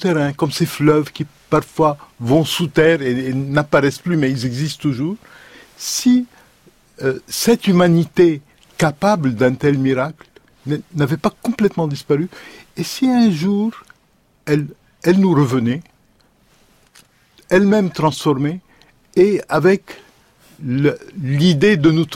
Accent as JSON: {"language": "French", "country": "Lebanon", "said": "Moi qui viens du Liban, j'observe mon pays natal, ma région natale"}